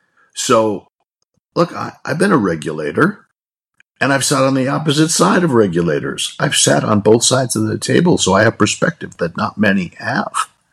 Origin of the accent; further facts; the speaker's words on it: California, United States; I grew up in California and I came back home